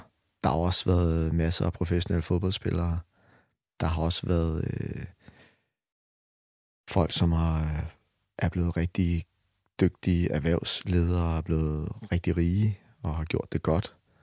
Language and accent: Danish; Albertslund, Capital Region of Denmark, Denmark; Jo, jeg er opvokset i Albertslund, som ligger lidt syd for København, i en del, hvor at det var ikke et vildt kvarter.